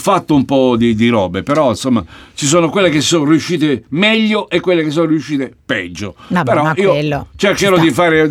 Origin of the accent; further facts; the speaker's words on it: Foggia, Apulia, Italy; Foggia, proprio al centro.